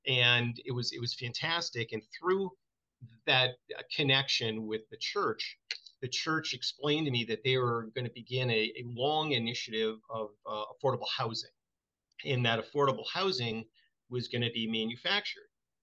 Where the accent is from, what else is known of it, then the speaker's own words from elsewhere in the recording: New England, United States; But to give you a little bit of my background, I grew up in New England, Providence College graduate